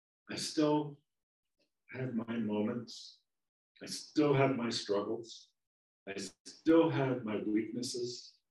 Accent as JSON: {"language": "English", "region": "Florida", "country": "United States", "tie": "born or raised there", "also_born_or_lived": "Oregon", "said": "I grew up in South Florida, and I believe that the ocean was to the east. Okay, because it was. Then I moved to Oregon, and the ocean was to the west."}